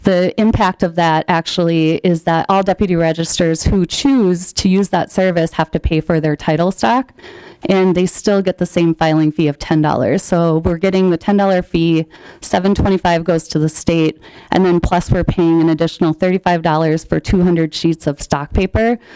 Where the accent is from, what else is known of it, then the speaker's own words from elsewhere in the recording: Minnesota, United States; I'm from Stearns County.